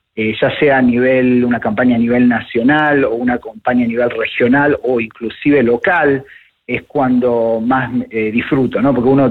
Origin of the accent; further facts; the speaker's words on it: Argentina; also born or lived in New Jersey, United States; now in Miami, United States; yo crecí en Argentina, nací en New Jersey, yo crecí en Argentina y hace ahora 20 años que estoy en Miami